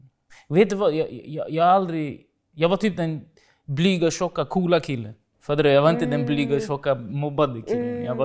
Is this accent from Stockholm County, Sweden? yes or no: yes; Stockholm, Stockholm County, Sweden; jag kommer från Rinkeby, så där har folk, du vet, det är kanske en fattigare område.